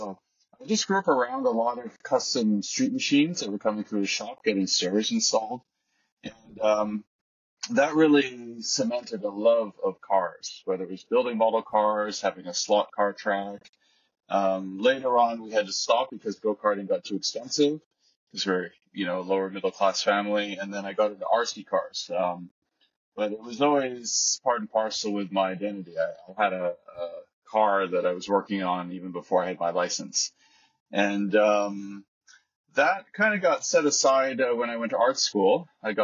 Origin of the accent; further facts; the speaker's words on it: Vancouver, British Columbia, Canada; I'm originally from Canada, Vancouver, Canada, and I grew up with a father that was quite into cars